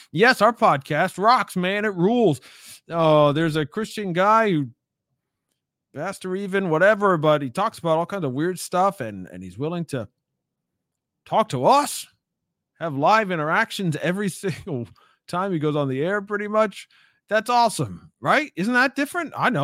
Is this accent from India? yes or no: no; United States; As an American, as a patriotic, you know, American, who happens to live not too far from what we're going to talk about today